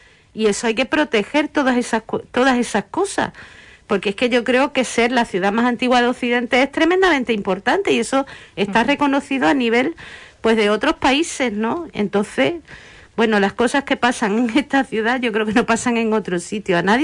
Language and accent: Spanish; Huelva, Andalusia, Spain; Somos de Huelva, somos onubenses